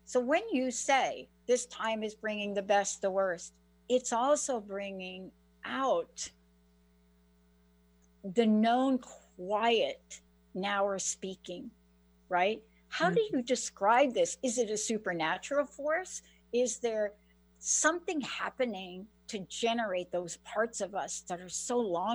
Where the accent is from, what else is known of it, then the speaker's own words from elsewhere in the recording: New York, United States; now in Washington, United States; I live in Washington State. I'm from New York.